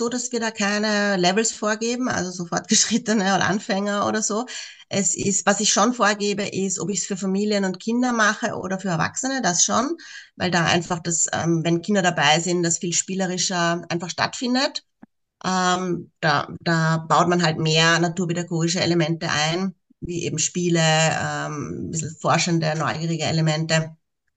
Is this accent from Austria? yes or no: yes; Austria; ich bin aus Österreich, lebe im Süden von Wien und bin Mama von 3 Söhnen